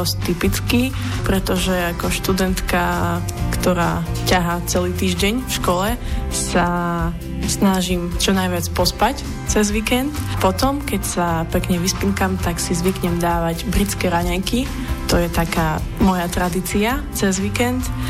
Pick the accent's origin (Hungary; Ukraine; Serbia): Ukraine; Uzhhorod, Zakarpattia Oblast; now in Slovakia; Pochádzam z Užhorodu, ale na Slovensko som chodila dosť často ako decko, pretože môj detko bol Slovák.